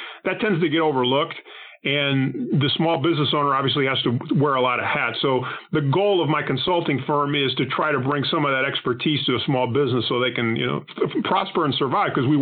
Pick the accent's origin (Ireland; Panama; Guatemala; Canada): Panama; first language Spanish; English is a second language; now in United States; I'm not from the United States. I'm actually an immigrant to the United States. I'm from the Republic of Panama, and English was not my first language. It was actually Spanish.